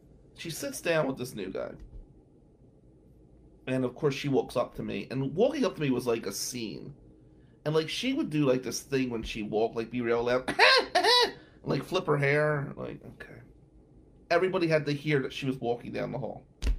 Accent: New Jersey, United States; because he was from New York and I was from New Jersey.

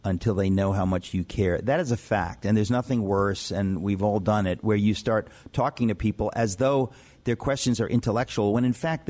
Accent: Greece; English is a second language; But it's very funny. As growing up in the Greek world, I remember I took a literary internship.

